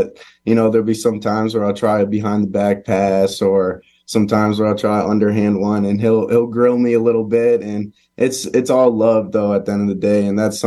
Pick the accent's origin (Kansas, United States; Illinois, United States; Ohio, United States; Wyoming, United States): Illinois, United States; Chicago; I was always a Big Ten fan, you know, obviously growing up in Chicago, the game was always on